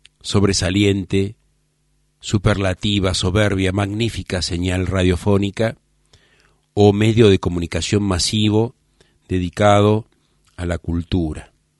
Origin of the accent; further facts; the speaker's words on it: Buenos Aires, Argentina; soy tan argentino como el dulce de leche, soy tan porteño como el tango y he nacido en el barrio de Palermo